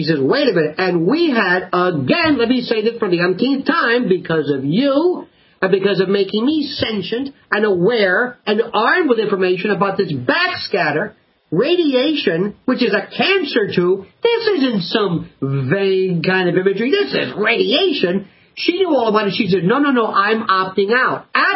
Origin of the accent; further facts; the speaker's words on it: Tampa, Florida, United States; Tampa's my hometown.